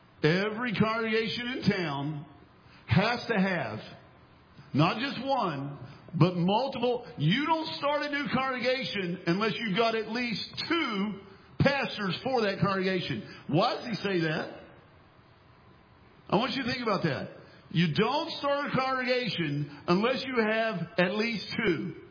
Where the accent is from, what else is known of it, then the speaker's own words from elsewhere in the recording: West Virginia, United States; he started making fun of me because I was from West Virginia.